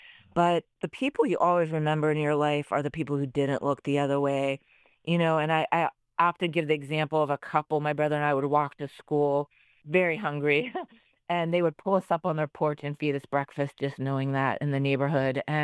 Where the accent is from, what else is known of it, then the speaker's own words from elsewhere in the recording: Youngstown, Ohio, United States; But I grew up, I'm very much an Ohio girl. I grew up in Youngstown.